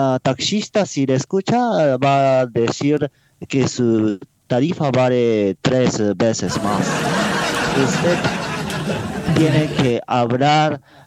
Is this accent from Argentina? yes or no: no; Peru; como ciudadano peruano